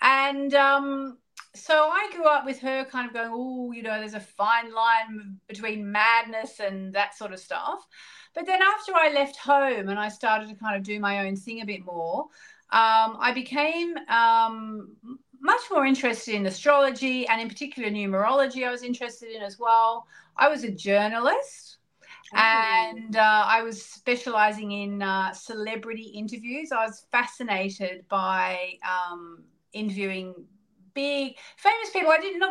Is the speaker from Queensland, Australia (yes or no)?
no; Hobart, Tasmania, Australia; also born or lived in Germany; I was actually born in Germany, but I grew up in Hobart, Tasmania, which is the island state of Australia.